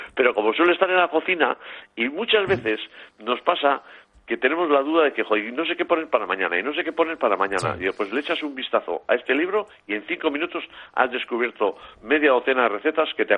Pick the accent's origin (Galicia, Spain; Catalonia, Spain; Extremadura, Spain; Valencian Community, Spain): Catalonia, Spain; Aitona; Que yo también soy de Aitona, que yo tengo 13 nietos y voy para 75.